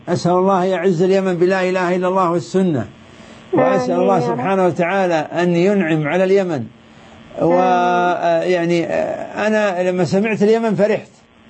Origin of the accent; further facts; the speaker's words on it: Saudi Arabia; عندنا في السعودية